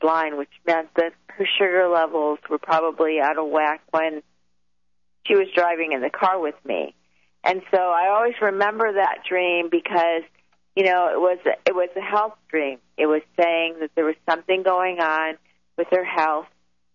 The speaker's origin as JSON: {"language": "English", "town": "Chicago", "region": "Illinois", "country": "United States", "said": "And I'm from Chicago, and so I had traveled from Colorado to Chicago for Christmas"}